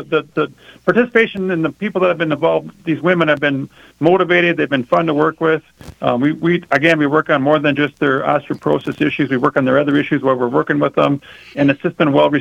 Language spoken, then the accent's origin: English; Minnesota, United States; I'm from Minnesota